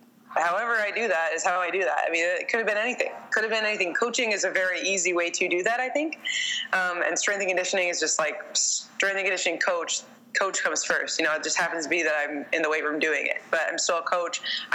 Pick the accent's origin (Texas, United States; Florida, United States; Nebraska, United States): Nebraska, United States; Omaha; I grew up in Omaha and it's not super diverse, and it's just, you know, it's just any Midwest city.